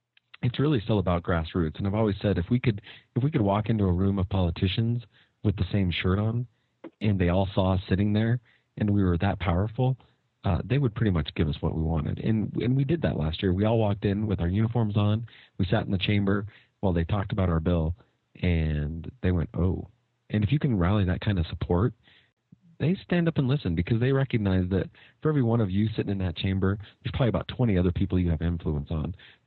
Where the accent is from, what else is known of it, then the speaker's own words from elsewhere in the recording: Eagle, United States; So she knows I'm from Eagle. She remembers, you know, where I'm from and what I do.